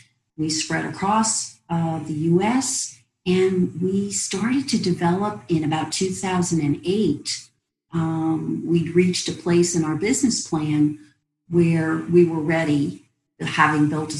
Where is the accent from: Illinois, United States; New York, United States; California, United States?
New York, United States; moved away as an adult; now in Washington, D.C., United States; I came from New York with a very young family. My children were preschool all the way up through elementary school, and I moved to the Washington, D.C. area.